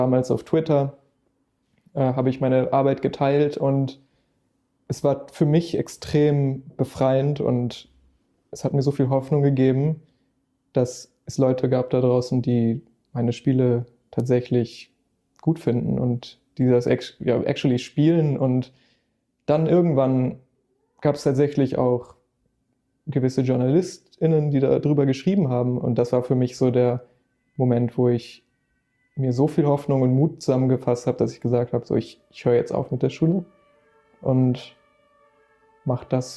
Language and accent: German; Hamburg, Germany; Ich komme aus Eimsbüttel, ja, hier in Hamburg.